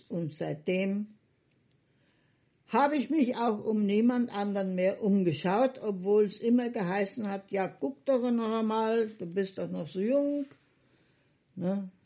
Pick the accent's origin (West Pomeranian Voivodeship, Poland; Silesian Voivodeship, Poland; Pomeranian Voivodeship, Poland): Silesian Voivodeship, Poland; now in Germany; wie es hier in Bayern der Brauch ist, mit Hochzeitsgeld. Bei uns in Schlesien war es anders.